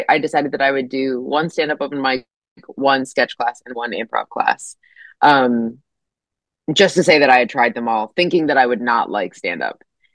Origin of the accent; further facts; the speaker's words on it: United States; I don't know if they just like got it sort of mistaken because I'm an American.